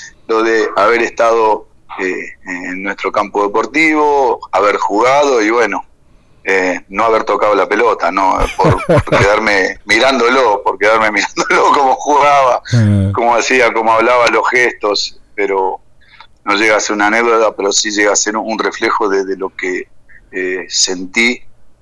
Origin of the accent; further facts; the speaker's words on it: Argentina; sabiendo que soy argentino